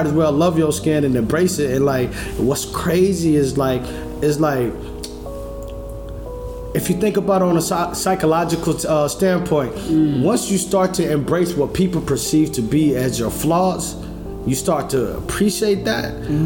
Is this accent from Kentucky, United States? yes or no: no; Nashville, Tennessee, United States; Like, when I grew up in Nashville, you know what I mean? Like, in Tennessee and Cashville, shout out to East Nashville